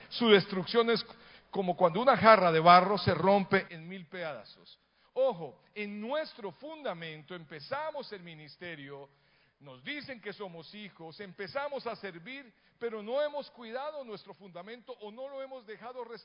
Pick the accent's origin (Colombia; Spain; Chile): Colombia; Entonces me dice, ¿y de dónde eres? De Colombia.